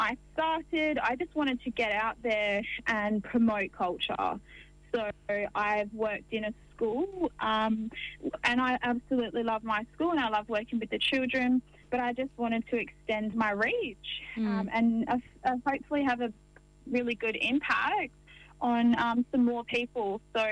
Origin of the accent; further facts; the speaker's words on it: Perth, Western Australia, Australia; So I am a Yamaji Noongar Yorga. My family are witty people. We always went through my grandmother's the maternal line. So we grew up knowing that we were Yamaji people. We're witty people from near out near Murrawar. But I have lived in Perth all my life